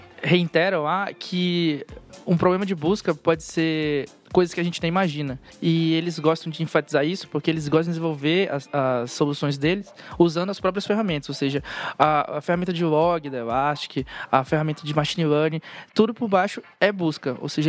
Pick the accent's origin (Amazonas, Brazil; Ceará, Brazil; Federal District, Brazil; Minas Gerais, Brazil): Amazonas, Brazil; Então, sou natural do Amazonas